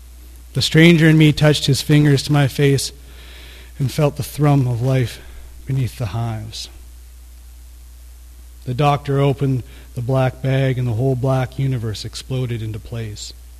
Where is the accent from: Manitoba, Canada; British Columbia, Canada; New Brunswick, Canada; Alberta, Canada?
British Columbia, Canada; I come from Vancouver Island, and I feel like I'm always writing about the same place even when I'm landing somewhere else